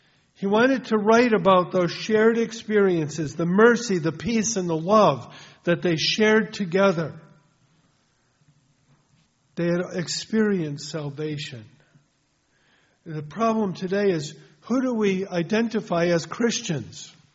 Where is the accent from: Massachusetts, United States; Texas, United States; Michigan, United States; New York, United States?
Massachusetts, United States; But the fact that she was from Massachusetts, there was an automatic bond there. You're from my home state.